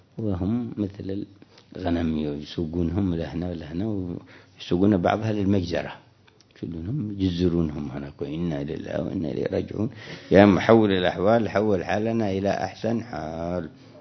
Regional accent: Yemen; عندنا في اليمن

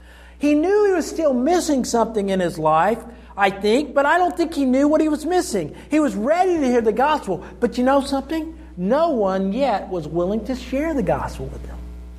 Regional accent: Oklahoma, United States; You know, I grew up in Oklahoma, and I remember hearing people justify their prejudices through misusing the Word of God.

